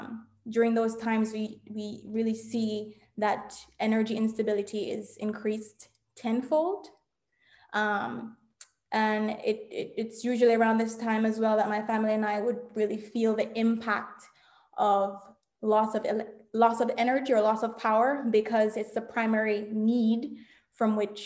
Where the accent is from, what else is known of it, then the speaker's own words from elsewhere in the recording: Jamaica; Well, growing up in Jamaica, power and water outages were a frequent occurrence.